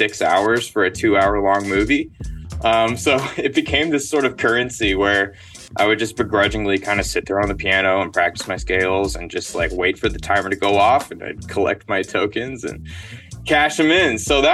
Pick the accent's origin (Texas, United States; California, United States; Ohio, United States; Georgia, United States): Texas, United States; Houston; I grew up in Houston, Texas.